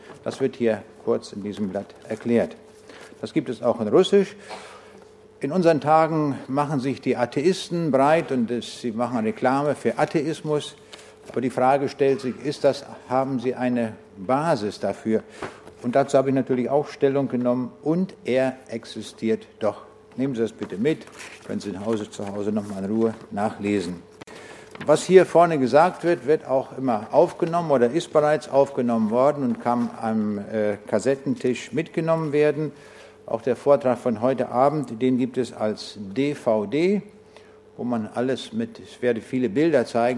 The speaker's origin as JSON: {"language": "German", "town": "Braunschweig", "region": "Lower Saxony", "country": "Germany", "also_born_or_lived": "East Prussia", "said": "Ich komme aus Braunschweig, aber geboren bin ich in Ostpreußen, ganz weit im Osten des früheren Deutschen Reiches, ganz in der Nähe von der litauischen Grenze."}